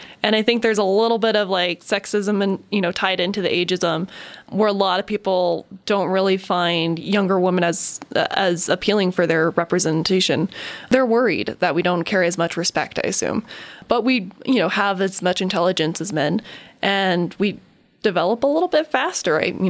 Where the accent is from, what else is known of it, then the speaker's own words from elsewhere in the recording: Littleton, Colorado, United States; also born or lived in Denver; now in Colorado Springs, United States; From Denver, which is, you know, I'm from Littleton originally, my rent when I left Denver was $700 to rent a bedroom out of someone's house. When I moved to Colorado Springs about 10 years ago